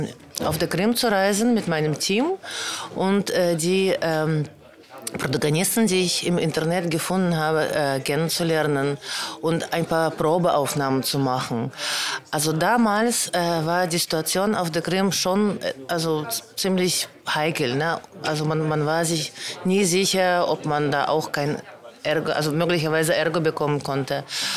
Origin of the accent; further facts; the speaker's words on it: Germany; Letztendlich ich komme aus Deutschland und man kann das auch schnell herausfinden auf meinen Ausweis und so weiter.